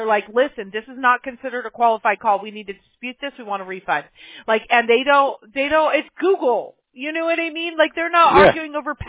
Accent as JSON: {"language": "English", "town": "Mobile", "region": "Alabama", "country": "United States", "tie": "born there", "said": "Yeah, I was born in Mobile. My brother was born in Huntsville. So opposite ends."}